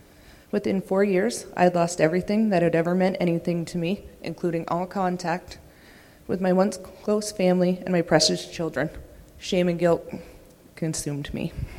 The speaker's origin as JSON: {"language": "English", "region": "Nova Scotia", "country": "Canada", "said": "I'm 29, and I'm from Nova Scotia."}